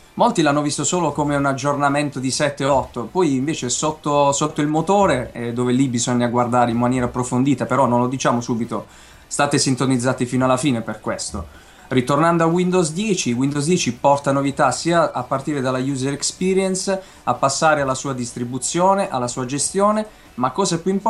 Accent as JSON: {"language": "Italian", "town": "Bari", "region": "Apulia", "country": "Italy", "said": "io sono di Bari, quindi è bello usare questi mezzi tecnologici per essere un po' più vicini"}